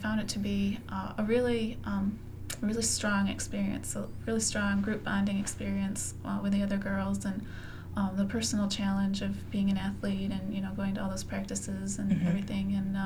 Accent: Lansing, Michigan, United States

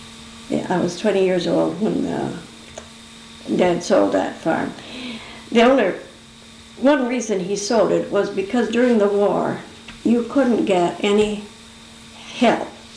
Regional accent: Michigan, United States; also born or lived in Avery, Ohio; Ohio, Avery, Ohio. That's near Huron, Ohio. And I was 10 weeks old when I came to Michigan. So this is, Michigan is my home.

